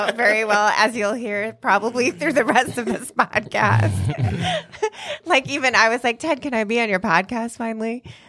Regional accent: Nebraska, United States; The next biggest town was 45 minutes away, McCook, which is 8,000 people. I've been to McCook. Was the big city for me growing up.

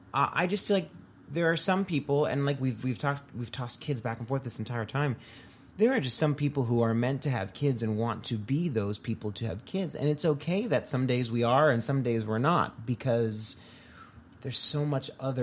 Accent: Florida, United States; I grew up in Florida. I want a pool.

